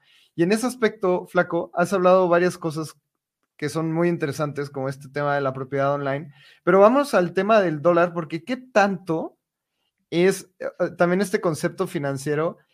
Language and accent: Spanish; Mexico; ¿Y qué tanto afecta también como mexicanos? Porque pues mucha gente recibe remesas.